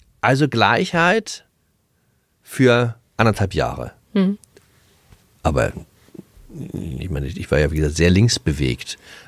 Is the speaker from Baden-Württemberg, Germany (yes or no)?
no; Hamburg, Germany; Also als ich groß geworden bin, 70er, 80er, also jedenfalls an dem Gymnasium, an dem ich war, Hamburger Norden